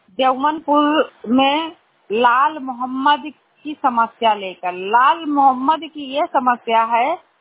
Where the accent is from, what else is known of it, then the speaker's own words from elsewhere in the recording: Visheshwarganj, Uttar Pradesh, India; मैं ब्लॉक विशेषरगंज से हूँ।